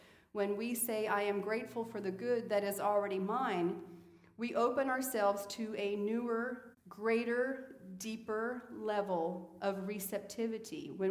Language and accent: English; Italy; When I was a little girl growing up in Italy